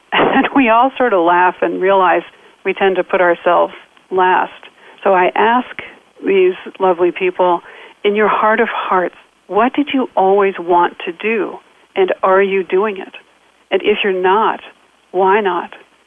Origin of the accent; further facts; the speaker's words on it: Tokyo, Japan; And I grew up in Tokyo, a city of 11 million at that point.